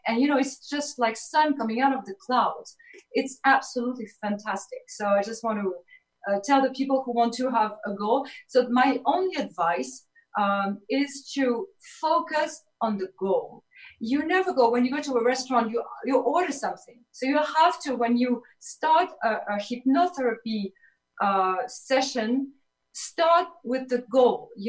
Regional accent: Paris, Île-de-France, France; English is a second language; moved away; as you hear my accent, I'm from Paris, and when I came here 8 years ago, it was a great challenge.

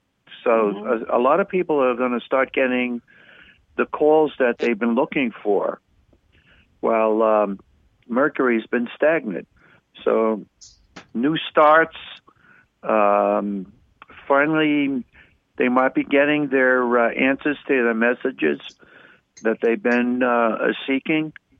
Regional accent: Amityville, New York, United States; I've been missing that for so many years since I was brought up in Amityville, Long Island, on the bay

